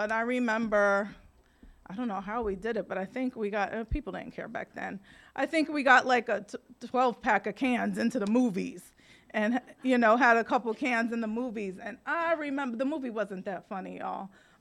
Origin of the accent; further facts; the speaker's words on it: Staten Island, New York, United States; So I grew up in Staten Island, New York. I am a latchkey kid.